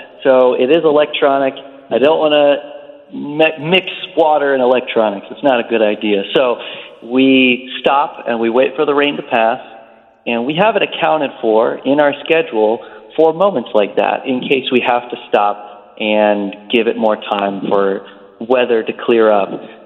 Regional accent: Dayton, Ohio, United States; I'm going to try to do some press in my hometown in Dayton, Ohio, as well as throughout Ohio and throughout the East Coast.

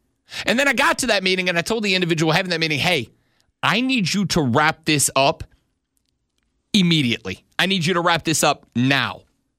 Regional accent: New Orleans, Louisiana, United States; I am from Louisiana, New Orleans, Louisiana specifically. I've grown up around seafood. I was brought up at oyster shucks and crawfish boils

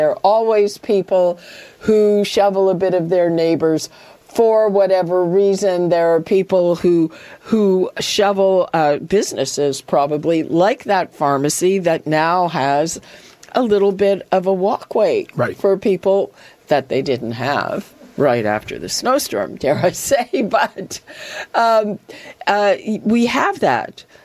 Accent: Montreal, Quebec, Canada; also born or lived in Ottawa; Okay, I grew up in Montreal. I lived in Ottawa as well.

